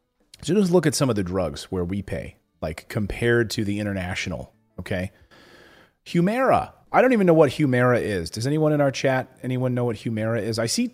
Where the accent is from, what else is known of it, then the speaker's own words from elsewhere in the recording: Philadelphia, Pennsylvania, United States; I'm from the East Coast. I'm from Philly.